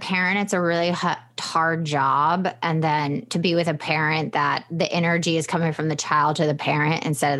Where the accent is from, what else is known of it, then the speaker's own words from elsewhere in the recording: the South, United States; I'm from the South. I get it.